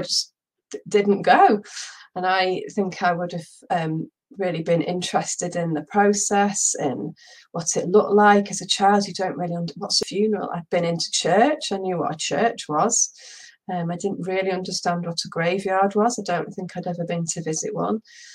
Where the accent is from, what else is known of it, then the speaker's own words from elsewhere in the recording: North West England, United Kingdom; So I'm from Cheshire, the other side of the country.